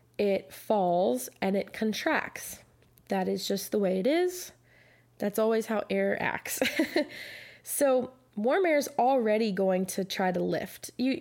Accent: Virginia, United States; I grew up in Virginia, and so I am no stranger to hurricanes and thunderstorms, tropical storms, the whole nine yards.

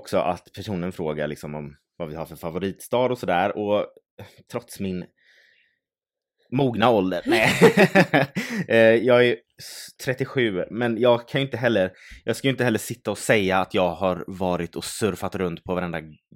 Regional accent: Mölndal, Västra Götaland County, Sweden; Eller vi bor i Göteborg. Född och uppvuxna. Eller, det är vi ju inte. Vi är från Mölndal.

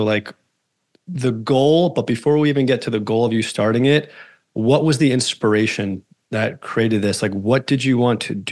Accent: New York, United States; but I'm originally from New York. I lived in the city for about 8 years.

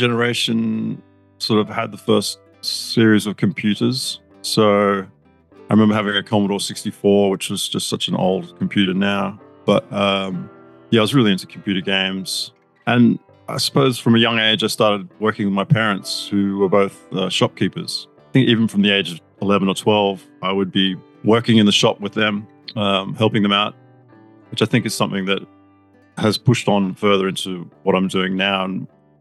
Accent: Mullaney, Queensland, Australia; now in Melbourne, Australia; So I was born in Australia, up in Queensland, in a place called Mullaney, which is about an hour north of Brisbane. It's a regional kind of town. So kind of grew up in the country.

